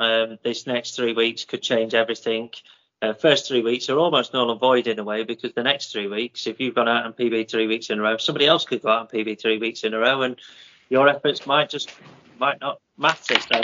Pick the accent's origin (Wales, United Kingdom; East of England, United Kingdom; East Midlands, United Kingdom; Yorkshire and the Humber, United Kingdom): Yorkshire and the Humber, United Kingdom; But we're from Yorkshire, and I very much questioned it.